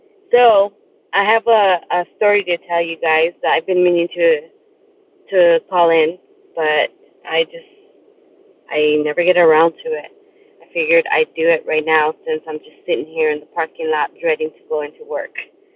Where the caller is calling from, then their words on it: Tucson, Arizona, United States; Hello, everyone. I am calling in from Tucson, Arizona. I have called before.